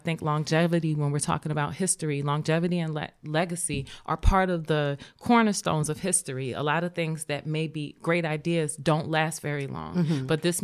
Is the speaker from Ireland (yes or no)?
no; Prince George's County, Maryland, United States; now in Baltimore, United States; Well, I'm a Marylander. I'm a transplant from Prince George's County to Baltimore.